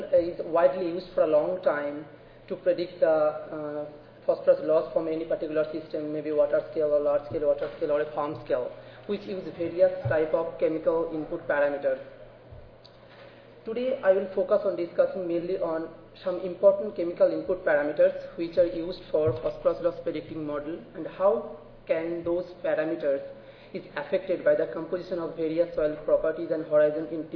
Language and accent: English; Florida, United States; I'm from Florida, so it's hot climate